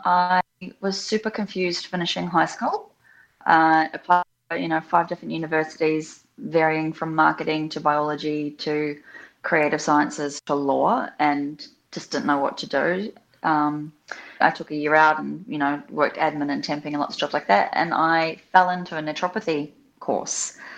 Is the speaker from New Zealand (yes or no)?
yes; New Zealand; also born or lived in Australia; So I grew up in New Zealand. I have had some of my childhood in Australia as well. I just get less shtick for being a Kiwi. So I just tell everyone it's a posh accent.